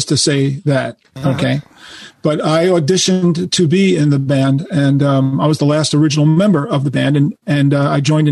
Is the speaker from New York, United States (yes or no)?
yes; Manhattan, New York, United States; AJ is from Staten Island, Eddie's from the Bronx, I'm from Manhattan, D and Mark are from Queens. It's fucking New York.